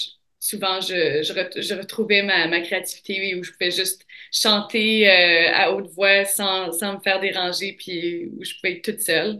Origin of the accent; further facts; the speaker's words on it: Sainte-Geneviève, Manitoba, Canada; Là où j'ai grandi, à Sainte-Geneviève, au Manitoba, c'est là où les plaines rencontrent le bouclier canadien.